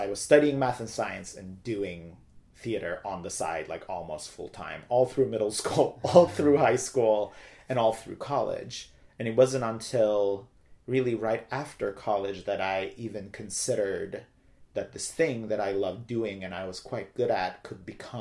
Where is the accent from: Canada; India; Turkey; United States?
Turkey; Izmit, Kocaeli; I was born and raised in Turkey, in this town called İzmit, which is about an hour east of Istanbul. And I say it's sort of like the Trenton of Turkey. It's gray, industrial. It's a real city, but it's right next to Istanbul